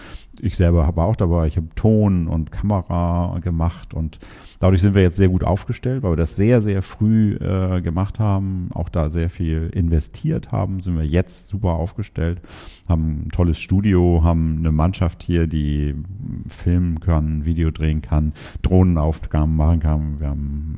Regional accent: Hamburg, Germany

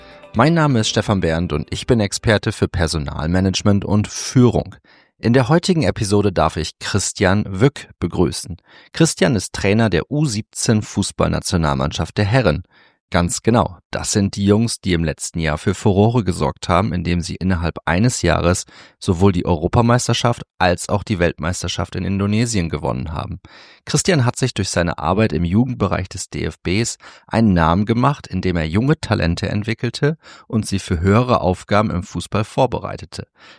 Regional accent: Cloppenburg, Lower Saxony, Germany; now in Mannheim, Germany; aus meiner Heimatstadt Cloppenburg in Niedersachsen.

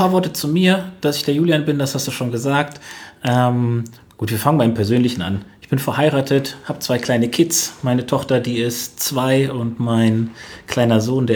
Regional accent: Bonn, North Rhine-Westphalia, Germany; Und ursprünglich aber komme ich aus Bonn, bin da aufgewachsen, zur Schule gegangen, habe mein Abitur gemacht.

